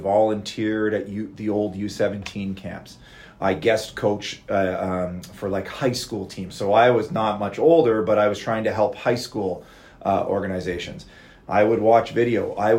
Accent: Sarnia, Ontario, Canada; Yeah, I grew up in the Sarnia area

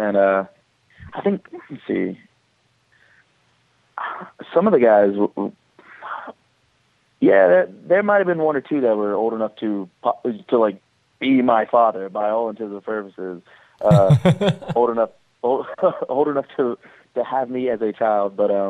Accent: Burlington, North Carolina, United States; I am from Burlington, North Carolina.

